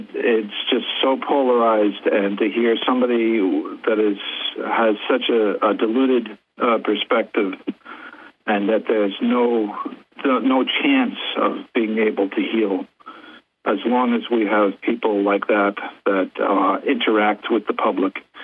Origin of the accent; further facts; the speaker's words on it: Pine Bush, New York, United States; I'm from Pine Bush.